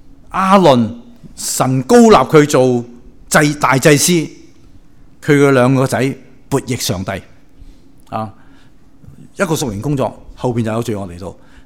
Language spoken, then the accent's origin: Cantonese; China; 我哋中国人咧有个传统嘅家庭咧